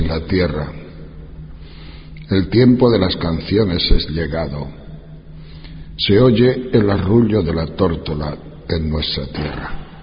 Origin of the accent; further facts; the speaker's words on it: Castile and León, Spain; yo soy de un pueblo de León, como os he dicho, de la montaña. En mi pueblo, por el mes de julio, no hay cosecha ni de trigo, ni de cebada, ni de centeno.